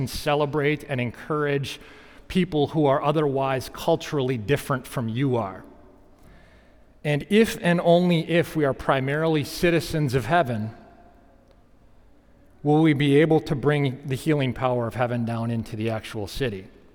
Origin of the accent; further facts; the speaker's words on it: Saginaw, Michigan, United States; And so, look, by the way, I'm from Saginaw, Michigan, which the local inhabitants refer to it as Sagnasty, Michigan.